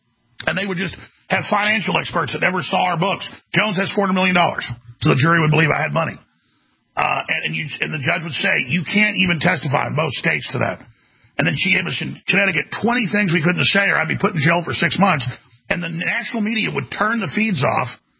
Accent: Canada; So just as a Canadian and as a man, looking at this historically

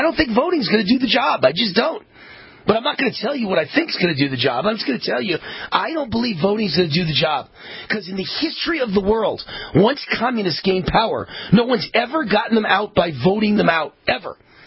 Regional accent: Nevada, United States; That's who stole my home state of Nevada.

